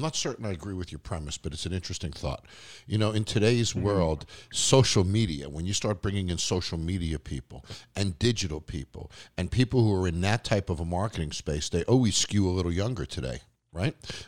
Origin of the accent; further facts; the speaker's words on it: New York, United States; Yeah, and then when I grew up on Long Island, we used to take boats across to Westport and to Connecticut all the time as well.